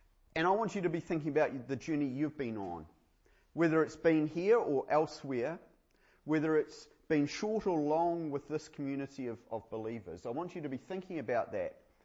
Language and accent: English; New Zealand; We're Kiwi males.